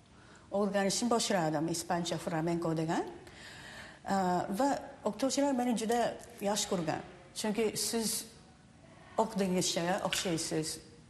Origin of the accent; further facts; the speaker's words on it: Japan; Yapon raqslarini yaxshi bilaman. Chunki o'sha yerda tug'ilganman va o'sdim.